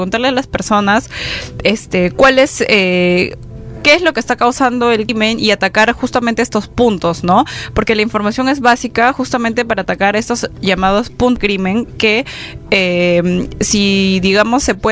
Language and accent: Spanish; Peru; somos, digamos, ciudadanos, somos peruanos y pertenecemos a... vivimos todos en una misma ciudad.